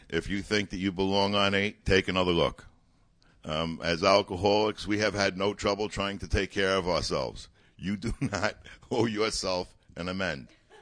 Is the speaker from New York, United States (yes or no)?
yes; New York, United States; I'm from New York. You're lucky if a waitress can bring you food in New York.